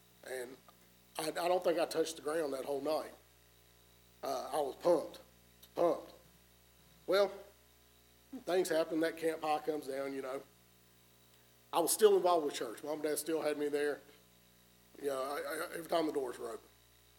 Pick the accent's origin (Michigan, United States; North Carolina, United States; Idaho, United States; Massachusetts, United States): North Carolina, United States; I grew up over in Forsyth County in Louisville.